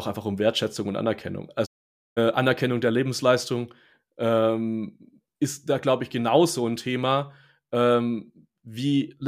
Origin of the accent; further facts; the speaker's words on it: West Germany, Germany; das können wir uns als Westdeutsche nur sehr, sehr schwer vorstellen